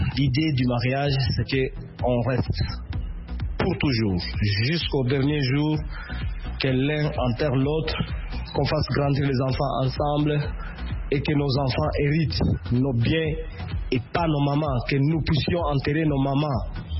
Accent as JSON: {"language": "French", "country": "DR Congo", "said": "chez nous en RDC"}